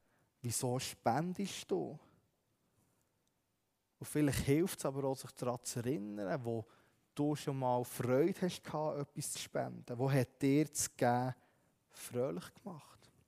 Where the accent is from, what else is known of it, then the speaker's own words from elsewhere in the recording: Switzerland; Und ich würde jetzt mal behaupten, dass viele bei uns in der Schweiz, wir haben eher genug.